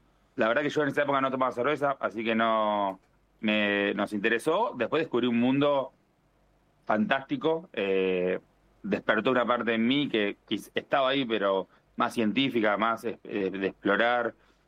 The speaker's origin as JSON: {"language": "Spanish", "town": "La Plata", "region": "Buenos Aires Province", "country": "Argentina", "said": "y no es que lo diga yo porque soy de La Plata"}